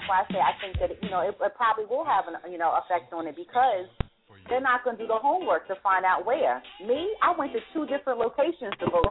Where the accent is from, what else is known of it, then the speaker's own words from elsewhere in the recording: New York, United States; And I'm from Long Island. I couldn't vote there.